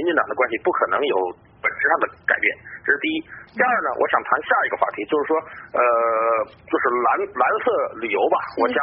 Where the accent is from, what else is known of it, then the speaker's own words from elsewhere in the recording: China; 我在我们大陆人看来